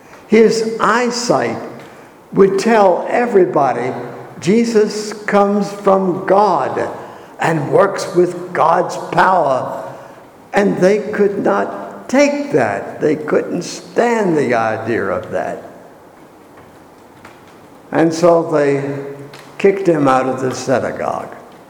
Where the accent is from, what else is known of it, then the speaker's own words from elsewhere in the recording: Virginia, United States; Now, I'm from the Great Tidewater, Virginia, where fishing is a serious recreation.